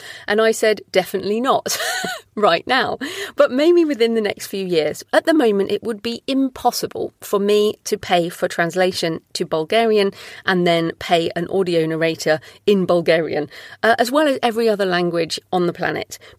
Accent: United Kingdom; things I've narrated as a human narrator, as a British woman, I would love to have in other voices

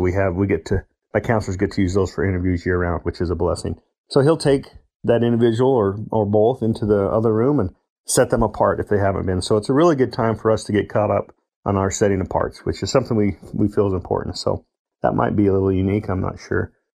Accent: Longdale, Nevada, United States; I'm from Longdale, Nevada, which is just outside of Las Vegas.

